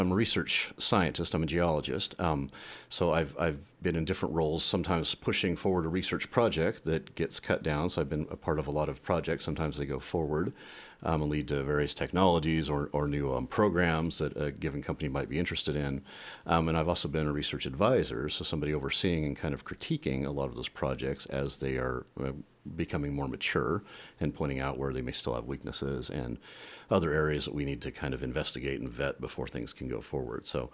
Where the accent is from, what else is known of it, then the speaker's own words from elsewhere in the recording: Homer, Alaska, United States; I grew up in Homer as a commercial fisherman